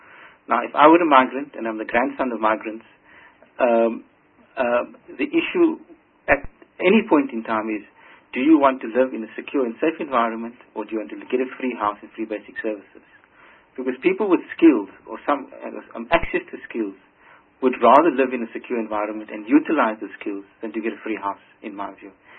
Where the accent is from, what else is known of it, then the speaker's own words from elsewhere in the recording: South Africa; And that excites me as a South African.